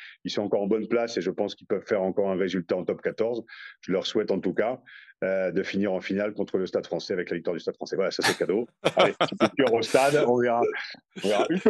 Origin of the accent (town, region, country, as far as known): France